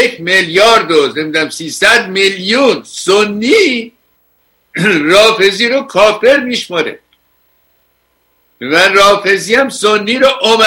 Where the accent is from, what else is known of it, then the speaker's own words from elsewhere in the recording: Iran; ما ایرانی هستیم، یکی از سربلندترین ملت های تاریخ